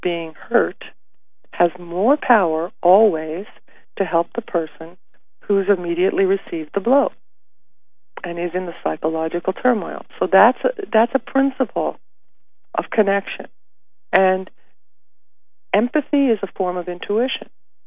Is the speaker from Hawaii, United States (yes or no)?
no; New Jersey, United States; You know, I was raised Irish Catholic, and when I went to Mexico, after being raised Irish Catholic in the East Coast in New Jersey, I went to Mexico